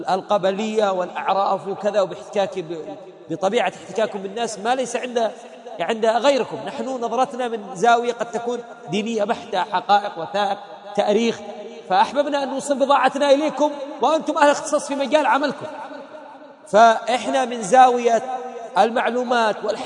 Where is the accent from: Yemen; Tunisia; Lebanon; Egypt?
Yemen; هؤلاء عندنا في اليمن وفي غير اليمن